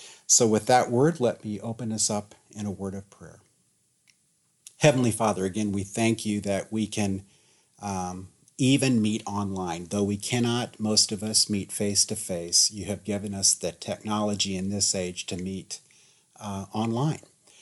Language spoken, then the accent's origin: English; United States; Growing up in the United States, when I was about 7 years old until 9 years old